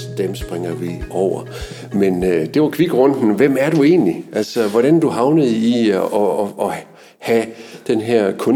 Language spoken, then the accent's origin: Danish; Kolding, Region of Southern Denmark, Denmark; Jeg kommer fra Kolding, der har vi jo Trapholt